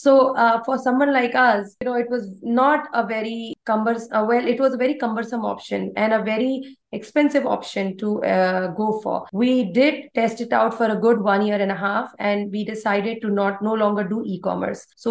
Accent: India; English is a second language; So my background, if it was not very evident, I am an Indian. South Asian. So, you know, I come from the land of Ayurveda sciences

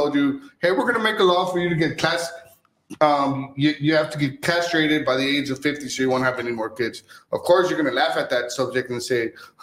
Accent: Texas, United States; also born or lived in Houston; I was born in Houston, Texas. My parents are Hispanic. I was raised in Texas, the Rio Grande Valley.

